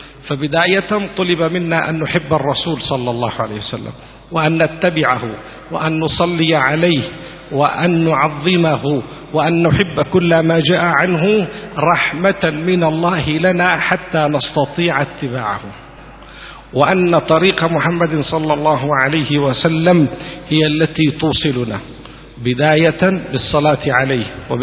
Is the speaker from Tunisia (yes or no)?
no; Palestine; فحال الدعوة عندنا في فلسطين هو كحاله في أي بلد عربي